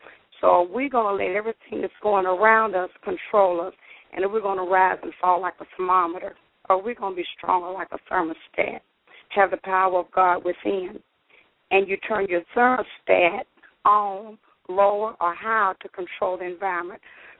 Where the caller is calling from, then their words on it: Florida, United States; I'm calling from Florida, and I'm enjoying hearing you.